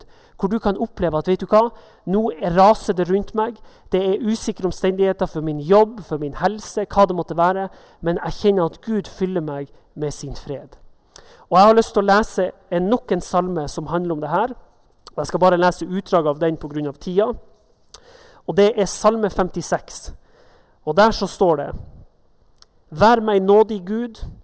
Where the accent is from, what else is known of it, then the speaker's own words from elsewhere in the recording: Northern Norway, Norway; Men spesielt hjemme i Nord-Norge, og det var mørketid på vinteren